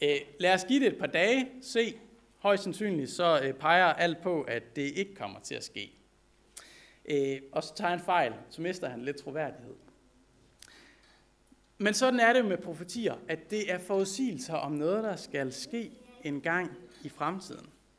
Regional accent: Peru; Andesbjergene i Peru, hvor jeg voksede op

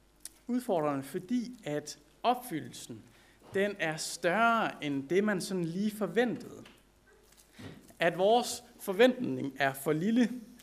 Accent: Peru; Andesbjergene i Peru, hvor jeg voksede op

